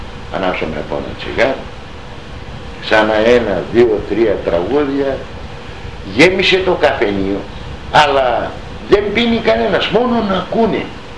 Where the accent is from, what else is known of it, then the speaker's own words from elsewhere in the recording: Irakleia, Greece; όλοι είμαστε από την Ηράκλεια